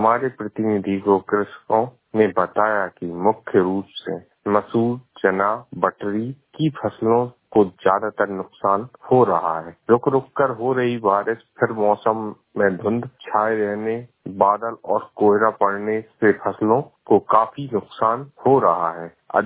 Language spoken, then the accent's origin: Hindi; Tendukheda, Madhya Pradesh, India; मैं तेंदुखला तहसील से हूँ।